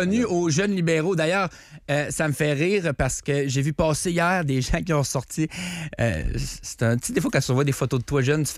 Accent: Saint-Honoré, Quebec, Canada; moi, je disais, je viens de Saint-Honoré, etc.

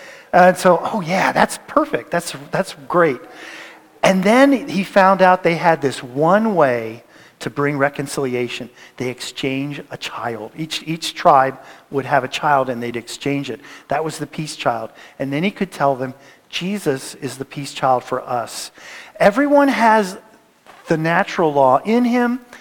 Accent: Washington, District of Columbia, United States; I'm from Washington, D.C. originally.

